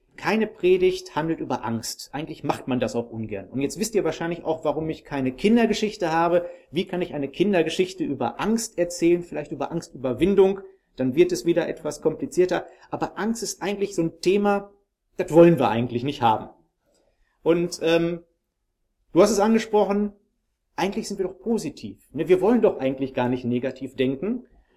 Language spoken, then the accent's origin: German; Münster, North Rhine-Westphalia, Germany; now in Frankfurt, Germany; Ich bin seit 2,5 Jahren in Frankfurt. Ursprünglich komme ich aus Münster.